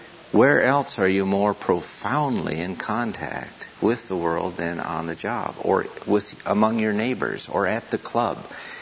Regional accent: Florida, United States; also born or lived in Chicago; And although I was born in Chicago, I was raised in Florida, and everybody in the South went to church.

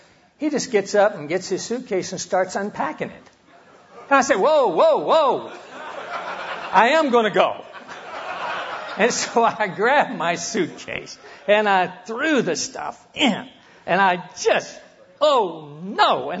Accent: Hollis, Oklahoma, United States; I grew up in Hollis, Oklahoma, up here.

